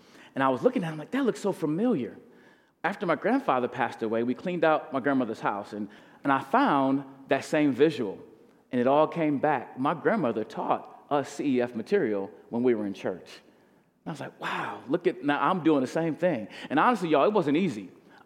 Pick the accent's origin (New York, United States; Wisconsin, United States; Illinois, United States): Wisconsin, United States; Milwaukee; also born or lived in St. Louis; now in Redding, United States; I grew up in Milwaukee, Wisconsin. I keep mentioning. In 2009, I moved to St. Louis, Missouri, to work with Child Evangelism Fellowship. And then in 2001, St. Louis, 2009, I moved to Redding, California, where I currently live.